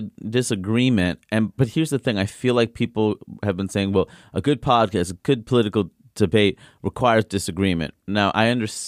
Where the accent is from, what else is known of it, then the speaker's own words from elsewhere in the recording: Queens, New York, United States; I remember being 14 and even though I grew up in Queens being sheltered